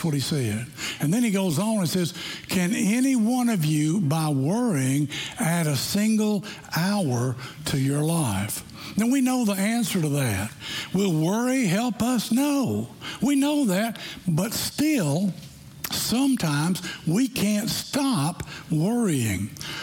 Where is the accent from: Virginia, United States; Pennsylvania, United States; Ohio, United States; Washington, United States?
Virginia, United States; Arlington; born there; I was born in Virginia, yeah. I was born in Arlington, Virginia